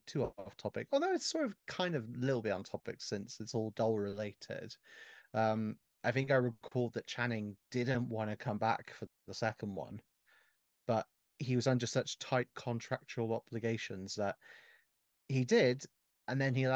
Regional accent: England, United Kingdom; Well, of course … you're American Ken.

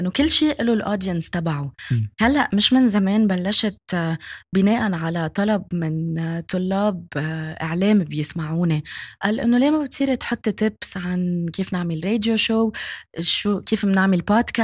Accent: Lebanon; مش عم بقول هيك لأنه أنا لبنانية بس عن جد لبنان كان سباق.

